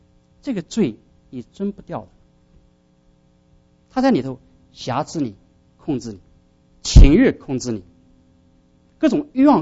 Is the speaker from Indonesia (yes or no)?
no; China; 我们是中国人